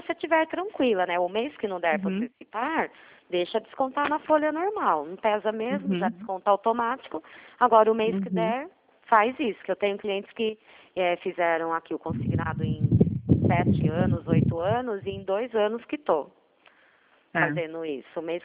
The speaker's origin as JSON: {"language": "Portuguese", "town": "Itu", "region": "São Paulo", "country": "Brazil", "said": "eu sou daqui de Itu"}